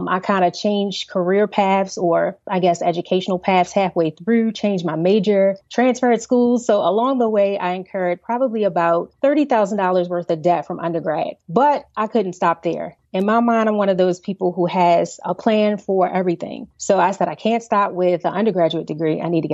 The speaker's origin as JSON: {"language": "English", "town": "Baltimore", "region": "Maryland", "country": "United States", "tie": "born or raised there", "said": "So for me, I grew up in Baltimore, Maryland, Baltimore City, and my parents were actually teenage parents."}